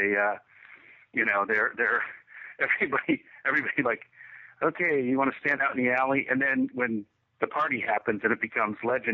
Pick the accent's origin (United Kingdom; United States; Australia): United States; Seattle, Washington; you know, I'm from Seattle and every jukebox in Seattle had